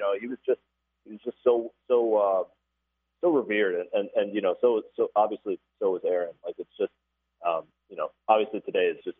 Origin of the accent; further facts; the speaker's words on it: Michigan, United States; and you know, I was growing up in Michigan, so I remember staying up late to watch his at bats.